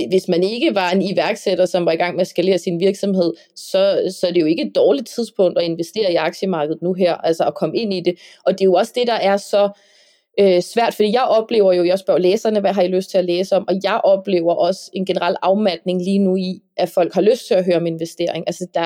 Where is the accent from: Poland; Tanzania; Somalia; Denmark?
Denmark; Amager, Capital Region of Denmark; jeg er fra Amager, jeg kører i en sænket bil med skaktern